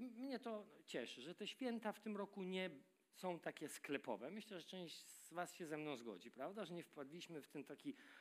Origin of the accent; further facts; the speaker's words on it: Bydgoszcz, Kuyavian-Pomeranian Voivodeship, Poland; jako dziecko lubiłem biegać po bydgoskich, bo pochodzę z Bydgoszczy parafiach